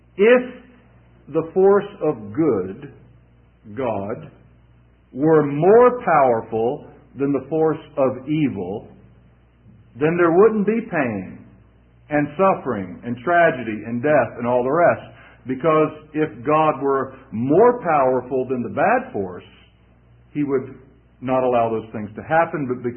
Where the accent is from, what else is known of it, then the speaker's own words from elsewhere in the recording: the South, United States; I mean, I was raised in the South.